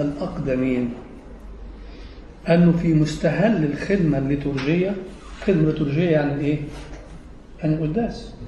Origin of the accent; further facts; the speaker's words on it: Egypt; عندنا في مصر